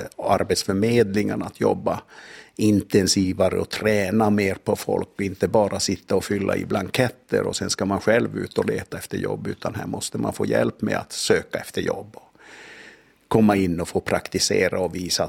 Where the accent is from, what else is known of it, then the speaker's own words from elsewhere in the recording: Norrbotten County, Sweden; born there; moved away; Jag är född 4 mil norr om Pajala, så jag har väl flyttat hela Sveriges längd från ena ändan till söderut